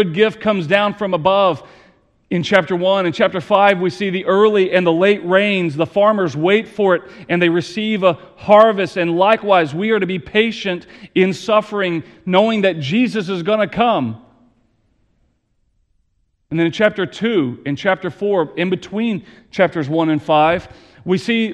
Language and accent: English; Texas, United States; you know, I was raised in Texas. You're here in the Midwest. Now I'm in the Midwest.